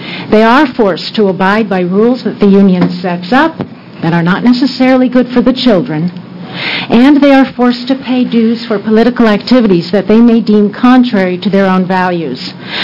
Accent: Beaverton, Oregon, United States; from Beaverton, and I'll try to talk really fast.

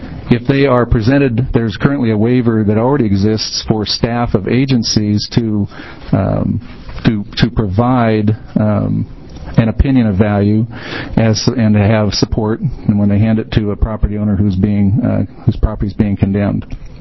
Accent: Hillsboro, Oregon, United States; I'm from Hillsboro, Oregon, obviously Oregon. And I've been an appraiser here in the state since 1974.

